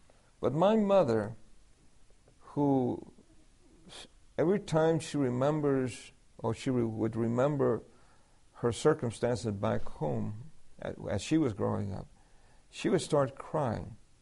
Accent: El Fanguito, Puerto Rico; born there; I said, I was born in Puerto Rico. And he said, where? And I said, El Fanguito.

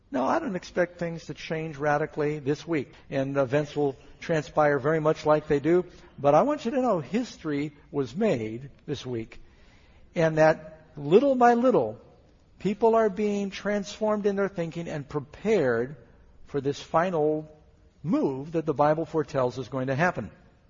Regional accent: New York City, New York, United States; I've been to the United Nations. I grew up right near the United Nations.

